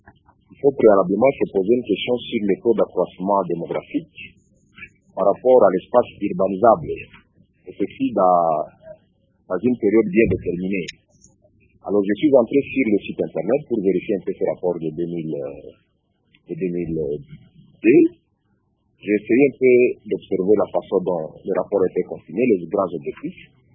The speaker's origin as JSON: {"language": "French", "region": "Ituri", "country": "DR Congo", "said": "lorsque je rentre chez moi en Ituri"}